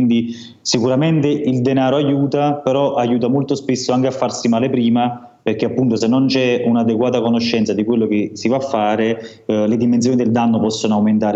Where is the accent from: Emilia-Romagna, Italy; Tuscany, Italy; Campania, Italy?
Campania, Italy; now in Turin, Italy; due città che conosco, cioè su Torino, dove vivo attualmente, e sul mio paese di origine, che è in Costiera Amalfitana, come si sente dal mio accento.